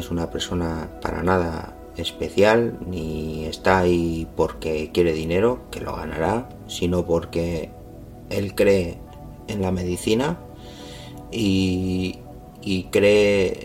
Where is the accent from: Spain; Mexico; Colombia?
Spain; Villava, Navarre; Yo soy de Villava